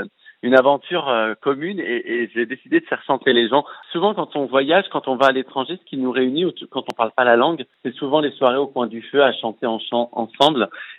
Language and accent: French; Rablay-sur-Layon, Pays de la Loire, France; tout autour de mon village, il y avait ce qu'on appelle les coteaux du Layon. C'est des petites collines avec des vignes au-dessus. Il y a du blanc, du rouge, du rosé. C'est vraiment toute mon enfance. Je suis vraiment né au cœur des vignobles.